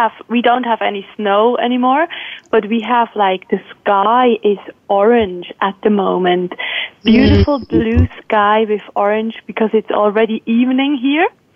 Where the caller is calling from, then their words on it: Biesserach, Switzerland; I'm calling in from Biesserach in Switzerland.